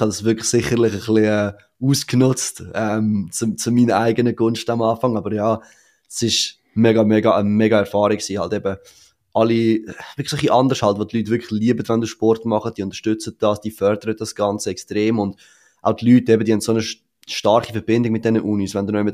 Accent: Zurich, Switzerland; ich bin in Zürich aufgewachsen.

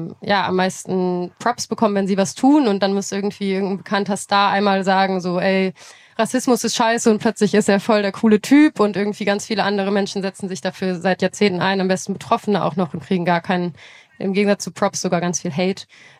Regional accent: North Rhine-Westphalia, Germany; Ich bin in der Nähe von Lützerath quasi groß geworden

